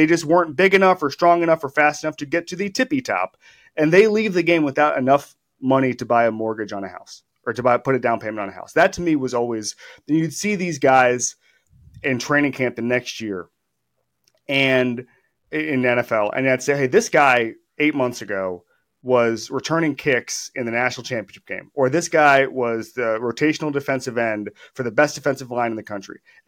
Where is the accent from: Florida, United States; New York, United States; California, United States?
Florida, United States; Orlando; like I grew up in Orlando where UCF was just trying to make it.